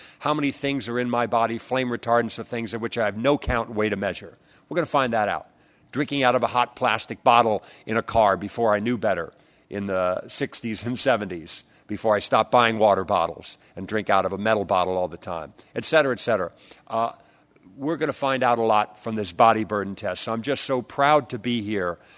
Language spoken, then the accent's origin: English; San Fernando Valley, California, United States; what it's like for a 60-year-old man growing up in the San Fernando Valley and taking all the chemical hits that I did.